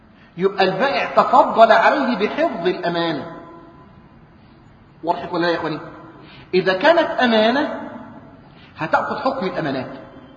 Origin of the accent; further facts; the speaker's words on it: Egypt; يعني إحنا الآن عندنا في مصر بنقول إيه؟ الاحتياط النقدي